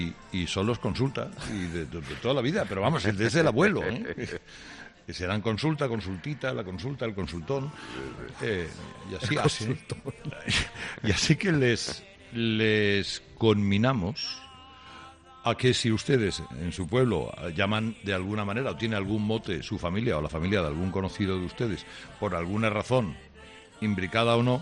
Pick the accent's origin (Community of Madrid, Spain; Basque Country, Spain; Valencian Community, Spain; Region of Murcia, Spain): Community of Madrid, Spain; Madrid; soy de Madrid